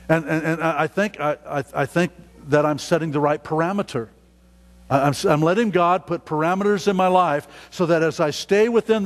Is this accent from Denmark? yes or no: no; United States; I'm thinking, you know, I'm an American.